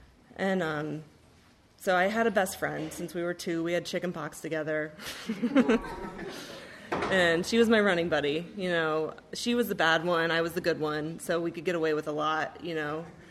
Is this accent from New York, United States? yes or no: no; Atlanta, Georgia, United States; You know, I grew up in Atlanta in the South, very religious family, very middle class, pretty typical.